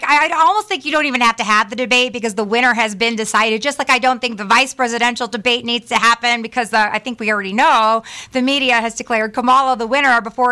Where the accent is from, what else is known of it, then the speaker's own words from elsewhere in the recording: California, United States; But I am a Californian at heart, a San Francisco Bay Area Californian.